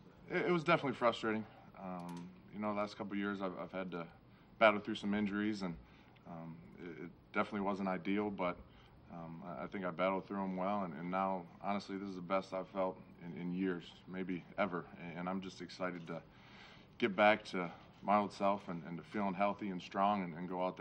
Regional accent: Michigan, United States; Actually, I grew up in Michigan, so I'm used to that type of weather.

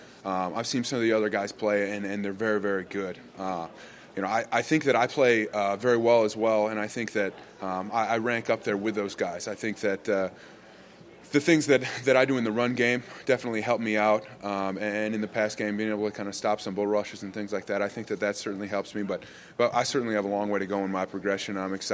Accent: Sharon, Wisconsin, United States; I'm getting calls from people back in my hometown, you know, in Sharon, Wisconsin.

